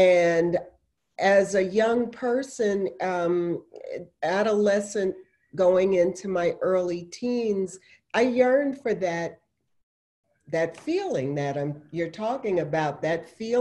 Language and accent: English; Washington, District of Columbia, United States; also born or lived in Ohio; I was born in Ohio. When I came to live with my parents, who had by that time moved to Washington, D.C., which is where I was raised, they were not churchgoers, church people, or anything.